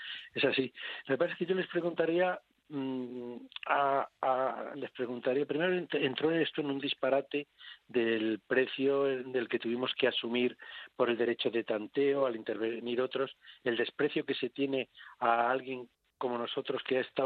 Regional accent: Spain; Yo soy un español rarito porque empiezo a ver el fútbol a los 5 minutos me aburro.

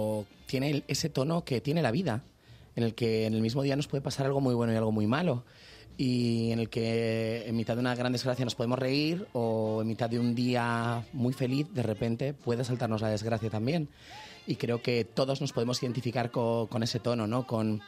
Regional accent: Galicia, Spain; also born or lived in Las Palmas; viví los dos primeros años de mi vida allí por cuestiones de trabajo de mi familia, pero toda mi familia en realidad es de Galicia y luego me crié en Galicia.

